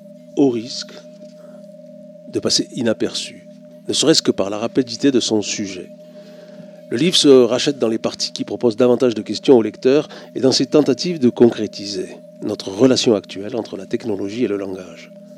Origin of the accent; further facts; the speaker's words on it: South, France; je ne fais déjà pas grande différence entre les « et » Je suis du Sud.